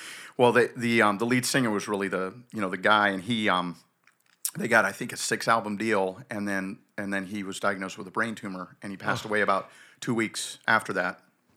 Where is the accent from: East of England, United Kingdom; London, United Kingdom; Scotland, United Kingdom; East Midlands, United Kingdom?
East of England, United Kingdom; Debenham; born there; We lived off base in a village in Suffolk County called Debenham, and I was born like on British soil and everything.